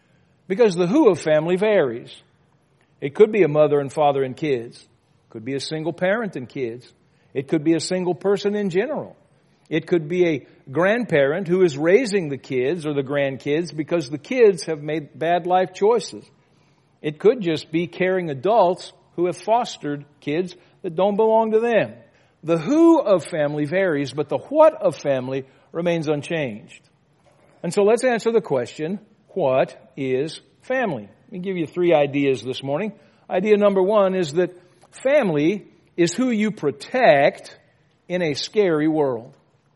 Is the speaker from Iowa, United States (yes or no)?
no; Louisiana, United States; When I was growing up in Louisiana, the family typically included the kids that lived on the street because they were always there.